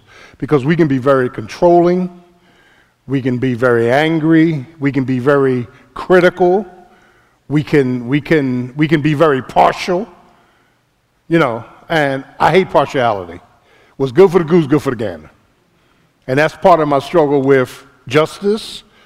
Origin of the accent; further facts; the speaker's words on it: Philadelphia, Pennsylvania, United States; I don't like tough guys because I grew up in South Philly. I know a tough guy when I see him.